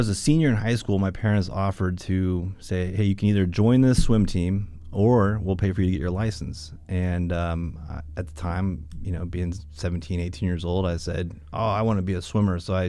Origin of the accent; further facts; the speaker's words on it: Washington, United States; Well, I grew up in a suburb of Seattle, Washington. I grew up in an aviation family.